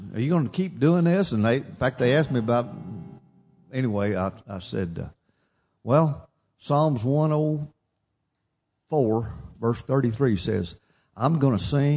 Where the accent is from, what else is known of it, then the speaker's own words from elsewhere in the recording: Texas, United States; I said, I don't know why I'm here, but we're from Texas.